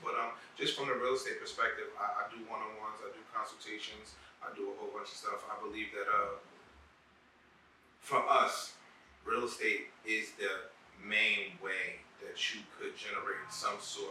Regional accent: New Jersey, United States; Jersey's tough. With regards to like the cost of living in New Jersey is probably the highest in the country.

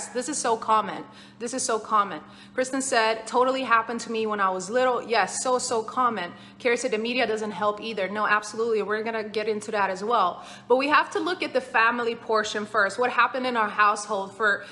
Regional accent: Sweden; We would travel, because I grew up in Sweden. We would travel to Croatia and Bosnia every summer

